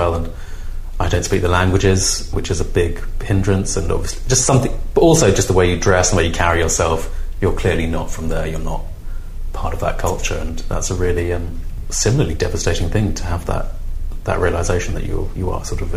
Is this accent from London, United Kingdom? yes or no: yes; Lewisham, London, United Kingdom; I live in Peckham. I grew up in Lewisham.